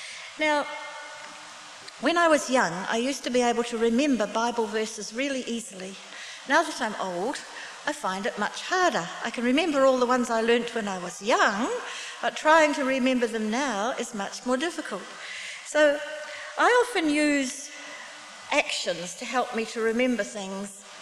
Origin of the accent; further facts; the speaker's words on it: New Zealand; I come from New Zealand, which Sylvia knows is a country of sheep.